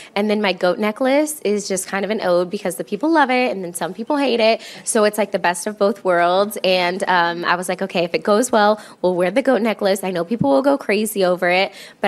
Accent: Spring, Texas, United States; I just still think … from Spring, Texas that loves to flip.

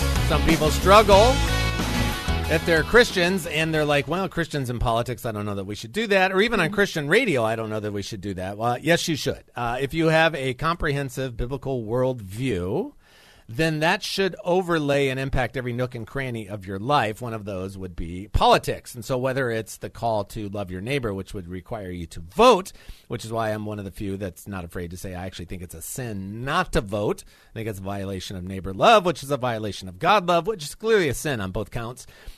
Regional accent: Chicago, Illinois, United States; So since I'm from Chicago, I take my vote seriously.

